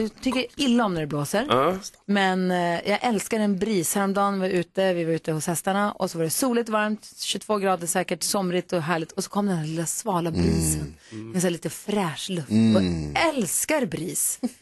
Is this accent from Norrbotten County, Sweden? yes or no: yes; Luleå, Norrbotten County, Sweden; Vi jag är också uppvuxen i Luleå där det bara blåser en gång.